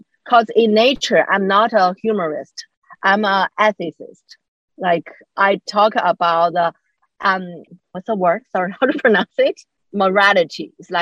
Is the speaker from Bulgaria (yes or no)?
no; China; I think I grew up in China, and so I was, you know, growing up with this Confucius mentality